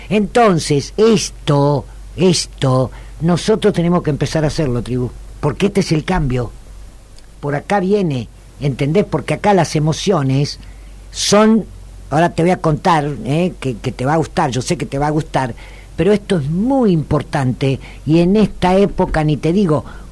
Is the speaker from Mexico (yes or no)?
no; Argentina; No soy italiana, yo soy argentina, pero hija de, criada por